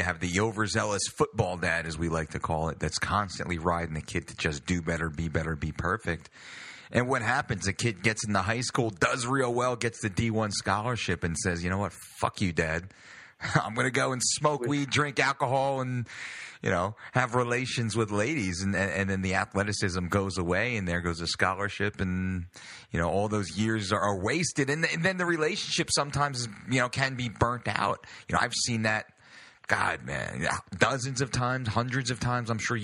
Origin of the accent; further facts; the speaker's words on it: New Jersey, United States; strength coach extraordinaire from my home state of New Jersey